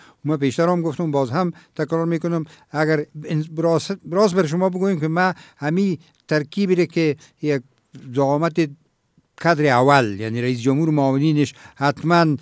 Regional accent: Afghanistan; کل ما افغان هستیم،

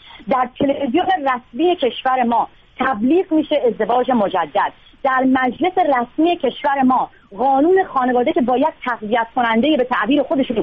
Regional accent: Iran; moved away; من به عنوان یک دختری که توی شهرستان بزرگ شدم

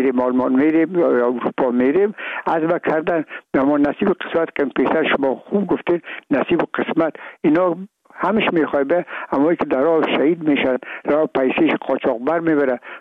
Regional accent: Afghanistan; ما افغان هستیم

